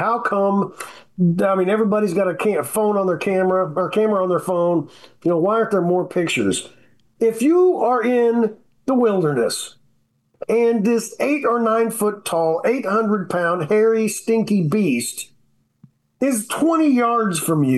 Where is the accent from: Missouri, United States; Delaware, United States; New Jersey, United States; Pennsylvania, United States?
Missouri, United States; Kansas City; For anybody out there thinking I'm a bandwagon guy, I'm from the Kansas City area.